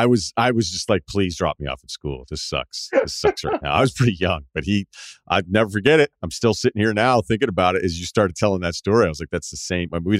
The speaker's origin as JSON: {"language": "English", "town": "Martha's Vineyard", "region": "Massachusetts", "country": "United States", "said": "I'm from Martha's Vineyard, a little different than anywhere on the Cape"}